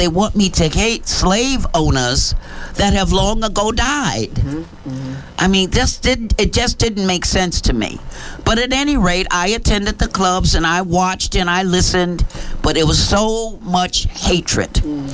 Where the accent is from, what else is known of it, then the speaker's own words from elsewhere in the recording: New York, United States; I was raised in Harlem.